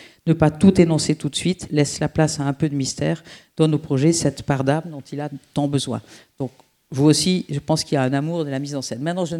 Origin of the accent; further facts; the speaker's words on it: south of France, France; Puis j'ai été élevée dans le Sud et je vis aujourd'hui à Marseille.